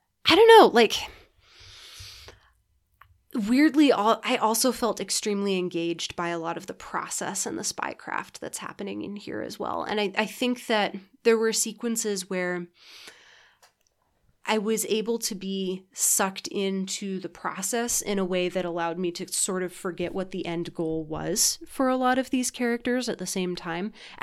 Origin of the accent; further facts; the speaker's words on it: United States; but also I'm an American and my government condoned it.